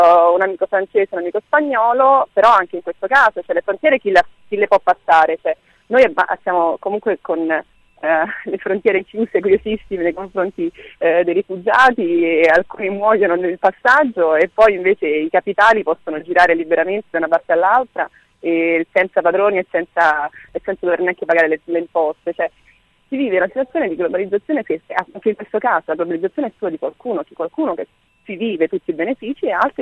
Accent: Rome, Lazio, Italy; perché sono di Roma

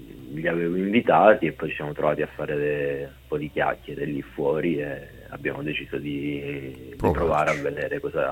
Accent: Basilicata, Italy; now in Rome, Italy; Sì, in realtà viviamo tutti a Roma, uh-huh. Solo che io sono originario della Basilicata, però sto a Roma da una vita.

